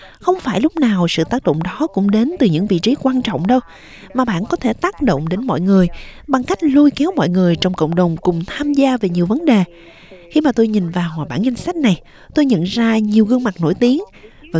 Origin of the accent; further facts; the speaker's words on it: Australia; Khi mà nghe tôi trả lời là tôi đến từ Úc